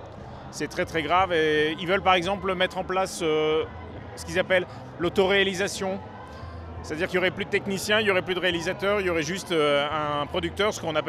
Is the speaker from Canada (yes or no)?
no; Lille, Hauts-de-France, France; Ah ben, d'abord parce que je suis lillois